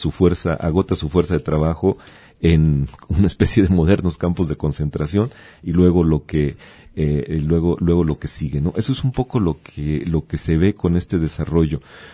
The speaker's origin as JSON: {"language": "Spanish", "country": "Mexico", "said": "lo que molesta a los mexicanos, lo que nos molesta como mexicanos en lo de pasta de conchos"}